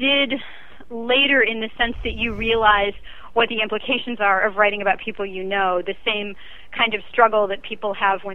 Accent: the West, United States; I spent my childhood going around to all the national parks in the West. I grew up in the West.

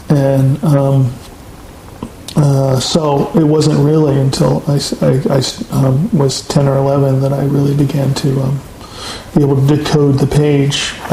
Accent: Memphis, Tennessee, United States; also born or lived in New York; I wasn't born in Memphis. I was born in New York, the only one in the family who was. And we lived up north until I was around 10. Mm-hmm. And then we moved back to Memphis.

